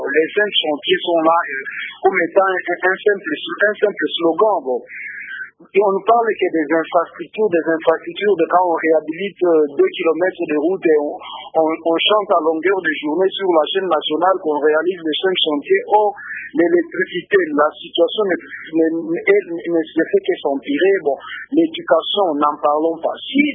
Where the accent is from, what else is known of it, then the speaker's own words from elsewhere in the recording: DR Congo; chez nous en République démocratique du Congo